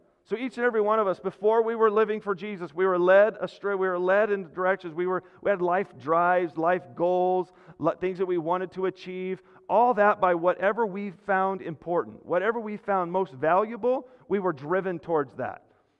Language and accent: English; El Monte, California, United States; It's always been my life's dream, is when I was growing up in El Monte, about 75 miles that way. And that's where I grew up, sorry, but don't hate me.